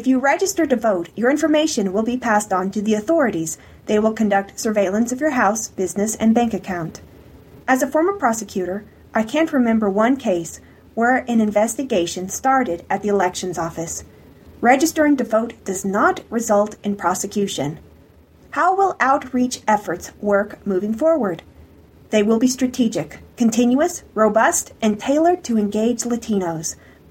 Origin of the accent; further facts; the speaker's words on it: Midland, Texas, United States; Growing up in Midland, I heard over and over again, my vote doesn't matter.